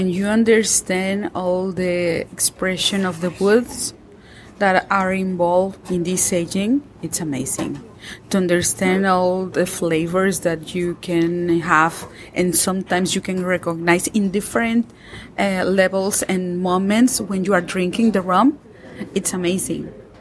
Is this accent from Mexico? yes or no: yes; Mexico; English is a second language; So I studied that in Guadalajara in Mexico. I'm from Mexico.